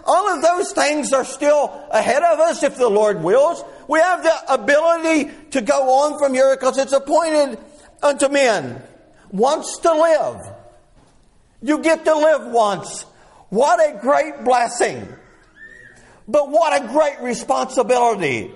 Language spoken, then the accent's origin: English; West Virginia, United States; Growing up in West Virginia was a very unique experience.